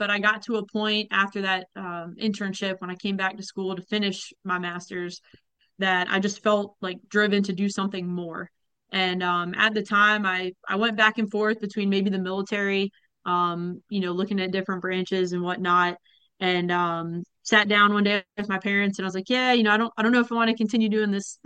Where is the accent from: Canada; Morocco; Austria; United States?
United States; New York; now in Richmond Hill, United States; Originally, I was born in New York, and back in 2005, my family moved down from a smaller town in New York. We're about 40 minutes north of the city to Richmond Hill, which is just right outside of the city of Savannah.